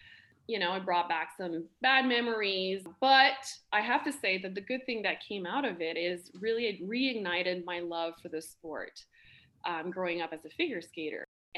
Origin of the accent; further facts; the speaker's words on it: Hearst, Ontario, Canada; I grew up in Hearst. It's a small town in Northern Ontario, and it's called a moose capital.